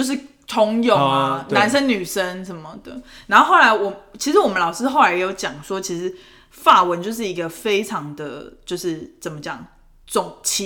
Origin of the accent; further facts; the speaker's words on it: Taiwan; 就是你身为台湾人你本来就需要 aware